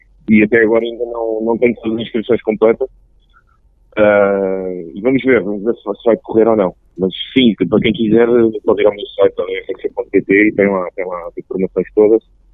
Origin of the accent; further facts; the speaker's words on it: Lisbon, Portugal; e as pessoas do Porto estavam e dizem que eu sou de Lisboa, mas é como se fosse lá